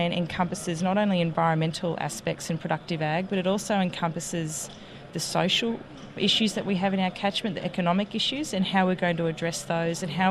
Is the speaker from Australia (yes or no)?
yes; New South Wales, Australia; from Central New South Wales